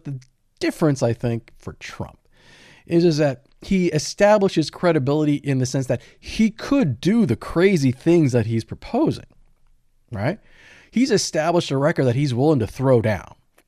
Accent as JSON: {"language": "English", "region": "California", "country": "United States", "said": "and as a Californian"}